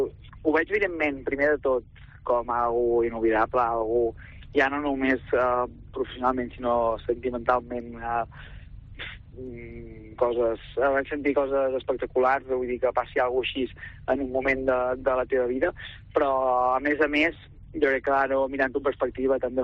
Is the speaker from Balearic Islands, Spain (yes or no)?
no; Vic, Catalonia, Spain; que nosaltres som de Vic, som molt de Vic